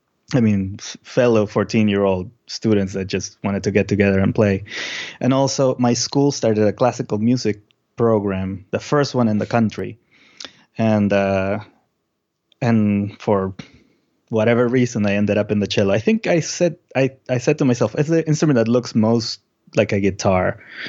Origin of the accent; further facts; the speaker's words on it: Lima, Peru; I was born in Lima, Peru. And when I was 8 years old, my mom bought a guitar